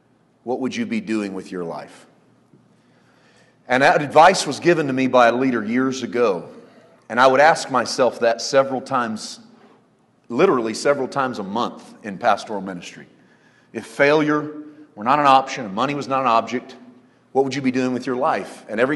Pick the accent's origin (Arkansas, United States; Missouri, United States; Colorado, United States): Missouri, United States; of our lives in the middle of the country in Missouri. And I spent 11 years pastoring a church in my hometown, and we left there last spring